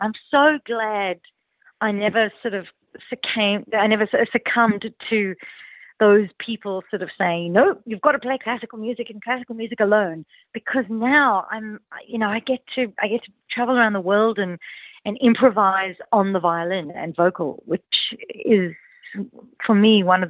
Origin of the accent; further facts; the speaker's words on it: South Africa; And growing up in South Africa, jazz, particularly South African jazz, is very much part of my DNA.